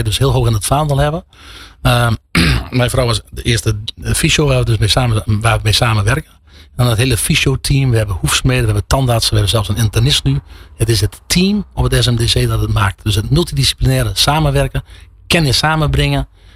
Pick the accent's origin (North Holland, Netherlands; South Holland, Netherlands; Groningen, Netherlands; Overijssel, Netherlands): Groningen, Netherlands; Opgegroeid in Oost-Groningen, studeren in Gent in België. Dat was al een cultuurshock.